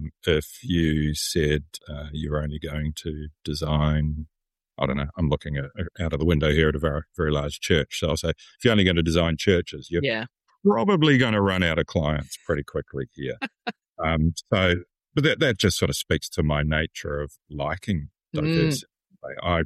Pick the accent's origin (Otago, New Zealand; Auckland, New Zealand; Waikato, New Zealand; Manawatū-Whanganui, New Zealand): Manawatū-Whanganui, New Zealand; also born or lived in Wellington; I grew up in Manawatu, which is a rural region, a couple of hours north of Wellington. So I went to architecture school in Wellington, then kind of stuck around after that for a few years. I got registered in Wellington.